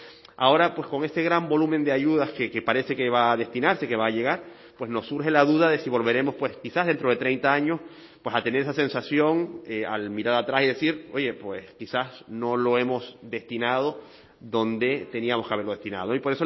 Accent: El Hierro, Canary Islands, Spain; Yo provengo de la Isla del Hierro, donde tenemos a Gorona del Viento

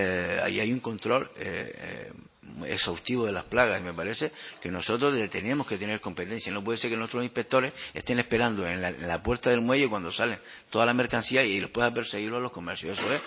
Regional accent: Telde, Canary Islands, Spain; yo procedo de las cumbres de Telde en Gran Canaria y también Santa Lucía de Tirajana, pero en las cumbres de Telde, en mi familia que vivía en un conjunto de cuevas, ahora viven mis primos ahí en las cuevas, donde vivían mis abuelos, mis padres

